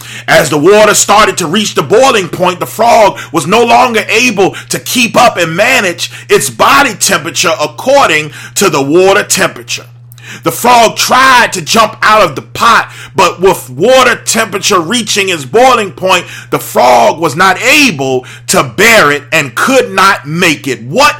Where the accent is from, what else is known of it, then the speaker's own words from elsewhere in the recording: Jersey City, New Jersey, United States; I was growing up in Jersey City, New Jersey at 167 Clinton Avenue, 07304.